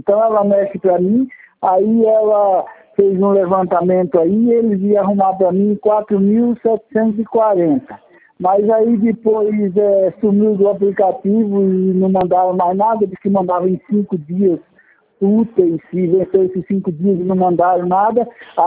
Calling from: Marília, São Paulo, Brazil; Eu falo de Marília.

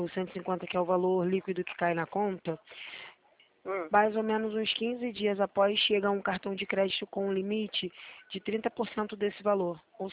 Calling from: Rio de Janeiro, Brazil; Eu falo do centro do Rio de Janeiro, aqui da Rua do Carmo

